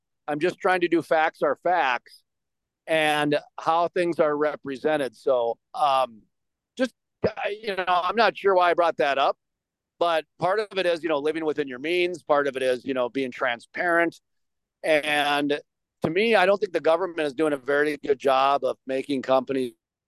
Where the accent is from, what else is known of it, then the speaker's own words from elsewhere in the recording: Fargo, North Dakota, United States; One thing that scares me is that I grew up in Fargo. Fargo was a test market.